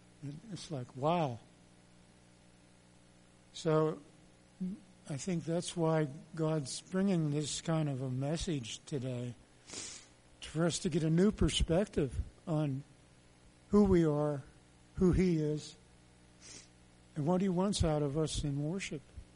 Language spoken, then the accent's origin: English; Saxonburg, Pennsylvania, United States; Instead, I was born in Pennsylvania, grew up in Saxonburg, had a good family life.